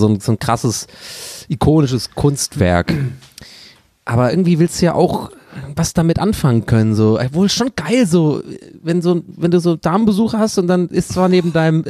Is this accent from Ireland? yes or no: yes; Dublin, Leinster, Ireland; German is a second language; Ich glaube, ganz ehrlich, als Ire muss ich das sagen